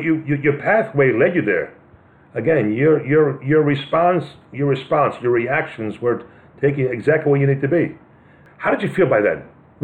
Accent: New York, United States; I come from New York, and I live in North Carolina. I miss bagels.

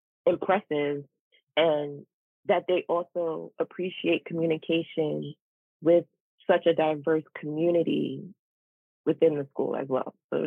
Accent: New York, United States; I'm from the East Coast, I'm from New York, but for some reason I always had this love for the West Coast.

